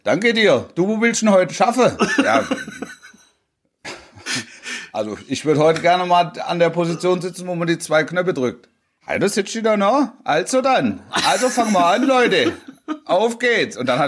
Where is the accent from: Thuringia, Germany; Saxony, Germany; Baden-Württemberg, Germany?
Baden-Württemberg, Germany; Also auch wenn es der Großraum Stuttgart war, ich bin ja auf dem Land groß geworden, ne?